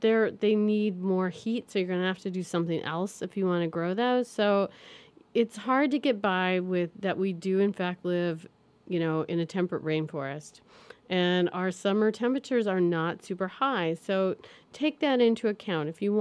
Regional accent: Oregon, United States; it's not like when I grew up in Oregon, you know, zucchini was like, you couldn't give it away.

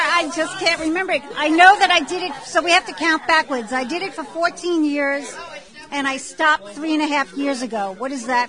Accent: New York City, New York, United States; And also with, you know, I grew up in New York City. I used to turn to the Chinese music station when I was a kid and listen to it.

